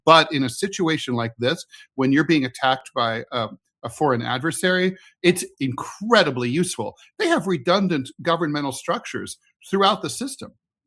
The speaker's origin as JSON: {"language": "English", "country": "United States", "said": "You know, as an American, my first thought is with the people of Iran"}